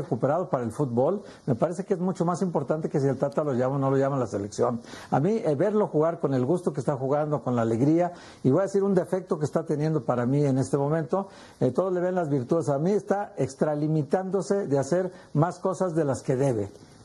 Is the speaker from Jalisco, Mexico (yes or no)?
yes; Guadalajara, Jalisco, Mexico; y perdón que lo diga porque soy también tapatío